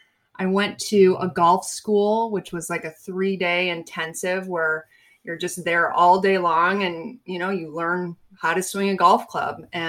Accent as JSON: {"language": "English", "town": "Rochester", "region": "New York", "country": "United States", "tie": "born or raised there", "lives_now": "Phoenix, United States", "said": "I am calling in from Phoenix, Arizona. I was outside practicing for most of the day. It's a gorgeous day out there today. But yeah, I am born and raised from Rochester, New York."}